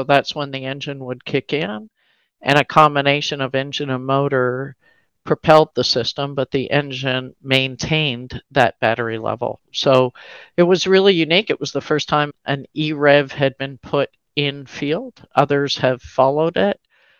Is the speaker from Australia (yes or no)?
no; Canada; I am very happy to say I'm also Canadian.